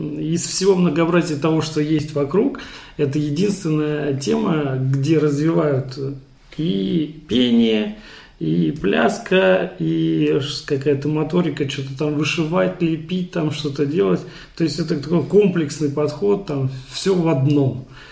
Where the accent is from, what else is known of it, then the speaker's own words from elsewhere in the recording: Volgograd, Volgograd Oblast, Russia; я родился в Волгограде, а так-то корни мои все саратовские, не факт, что там какие-то казаки присутствовали. Так что да, я родился, вырос в Волгограде, но казачества у нас вроде как ничего там в роду не было.